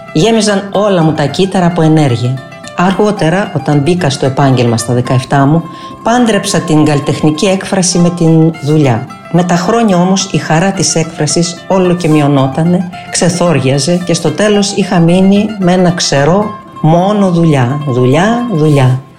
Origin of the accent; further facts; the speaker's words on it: Greece; Είμαι Ελληνίδα, 100%, γεννημένη όμως σε μια άλλη χώρα. Και μπορώ σήμερα να σας πω με βεβαιότητα πως νιώθω πια πολίτης του κόσμου.